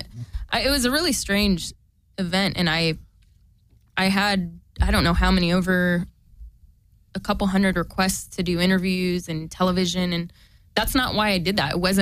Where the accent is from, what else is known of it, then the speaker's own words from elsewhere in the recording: Sacramento, California, United States; I grew up in Sacramento.